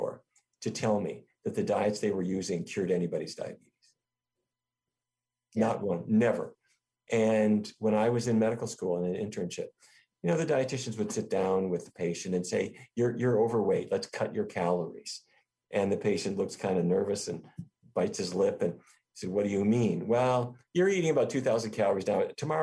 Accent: North Dakota, United States; In fact, I grew up in North Dakota, and my dad was the diabetes expert for Fargo.

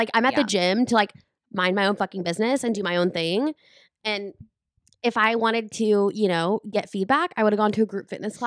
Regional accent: San Angelo, Texas, United States; the very first Survivor winner was from San Angelo, Texas, my hometown.

